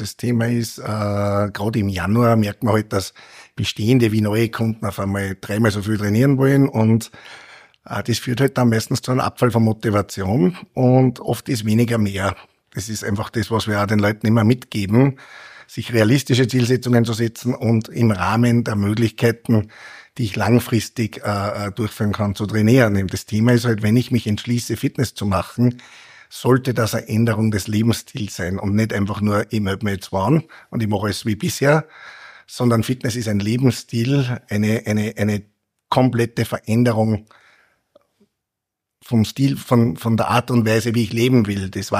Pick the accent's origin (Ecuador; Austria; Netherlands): Austria; Linz, Upper Austria; born there; also born or lived in Salzburg; Ich bin aber geboren in Linz und habe wieder zu meinen Wurzeln zurückgefunden und fand den Markt hier einfach so super interessant und so bin ich zurück.